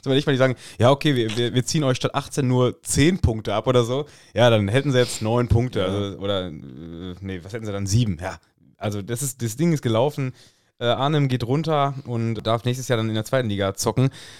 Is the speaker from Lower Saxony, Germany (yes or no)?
no; Lippstadt, North Rhine-Westphalia, Germany; bin aus Lippstadt.